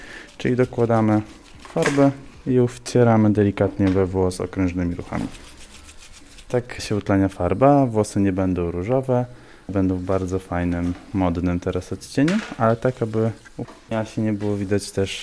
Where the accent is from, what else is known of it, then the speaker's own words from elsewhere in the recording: Białystok, Podlaskie Voivodeship, Poland; Wychowałam się w Starosielcach, przy ulicy Warszczańskiej mieszkałem.